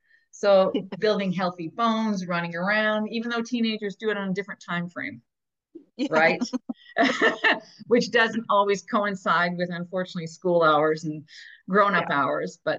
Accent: Montreal, Quebec, Canada; moved away as an adult; now in Ottawa, Canada; I remember when we first moved to Ottawa, I'm from South Shore, Montreal, and my kids were always out all the time.

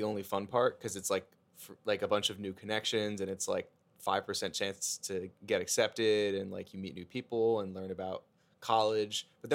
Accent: New Jersey, United States; Yes, I grew up in South Jersey.

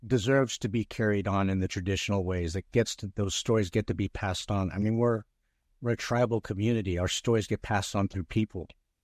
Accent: Philippines; and I'm Filipino, so now I can call myself a healer

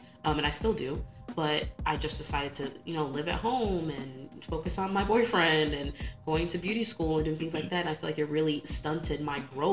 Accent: Illinois, United States; I grew up in Illinois, so the big thing was going to like Northern Illinois University or Western Illinois University or whatever.

